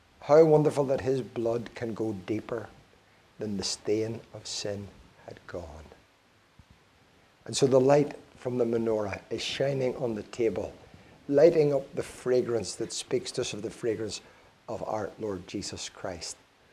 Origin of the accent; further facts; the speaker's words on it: Ireland; You know, being an Irish man, I'm fond of Irish linen.